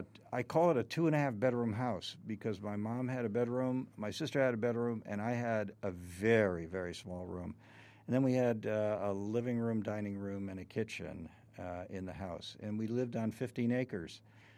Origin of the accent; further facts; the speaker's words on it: North Haven, Connecticut, United States; born there; I was born in North Haven, Connecticut, I lived on Clintonville Road.